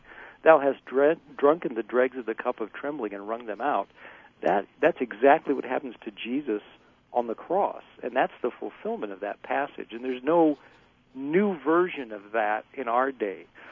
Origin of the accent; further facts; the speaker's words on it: Nebraska, United States; now in East Coast, United States; Growing up in the Midwest, you know, we had nothing really exciting, you know, political-wise. My home is Nebraska, but out here on the East Coast, politics are hot.